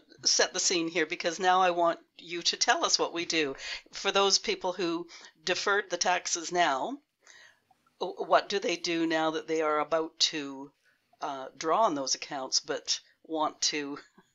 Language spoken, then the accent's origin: English; Canada; I'm Canadian